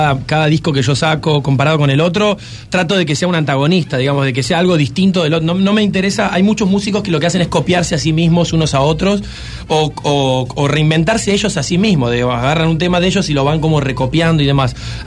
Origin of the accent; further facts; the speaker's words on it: Argentina; vengo de Argentina. Vengo de Argentina, claro.